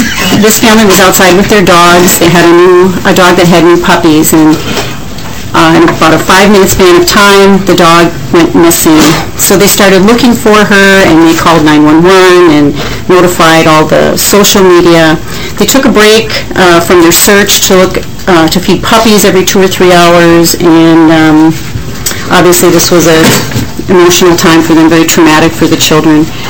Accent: Coon Rapids, Minnesota, United States; I'm from Coon Rapids, Minnesota.

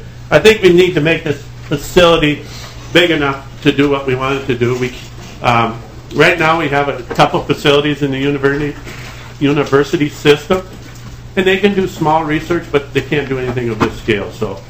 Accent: Grove City, Minnesota, United States; We had a senator from my hometown, the Grove City, went to my church

